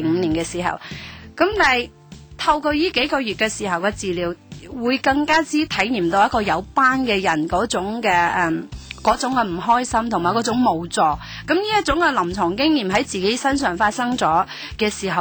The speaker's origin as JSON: {"language": "Cantonese", "country": "Switzerland", "tie": "born or raised there", "second_language": "Cantonese", "said": "系啦，我嘅家乡。"}